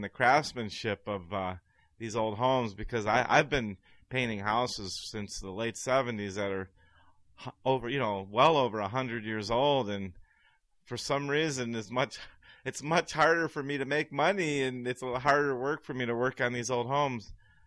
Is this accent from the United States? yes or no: yes; Ohio, United States; And I remember because I came from Ohio, where people are generally, you know, didn't have the kind of money and stuff